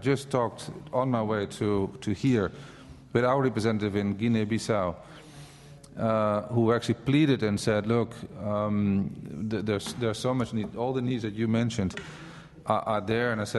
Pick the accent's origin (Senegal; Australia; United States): Senegal; I came from Senegal, West Africa.